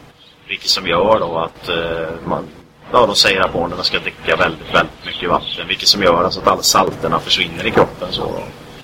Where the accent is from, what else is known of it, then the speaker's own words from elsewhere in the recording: Sweden; Men många har ju det här mellanrost som vi har hemma i Sverige då.